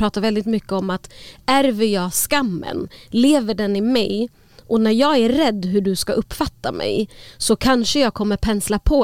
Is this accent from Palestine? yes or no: yes; Palestine; För att jag är palestinier.